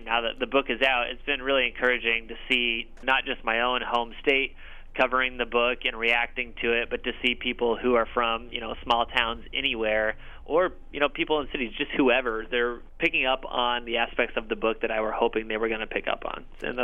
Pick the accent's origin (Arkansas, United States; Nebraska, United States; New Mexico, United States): Nebraska, United States; tell a story that would resonate far outside of the borders of my home state